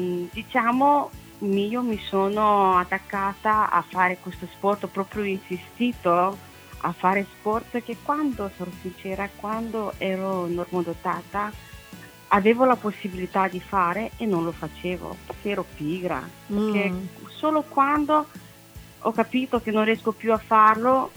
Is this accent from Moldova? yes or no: yes; Moldova; Italian is a second language; now in Italy; Io in realtà sono moldava, ma penso che si sente l'accento poco, quest'anno sono diventata cittadina italiana e sono orgogliosa.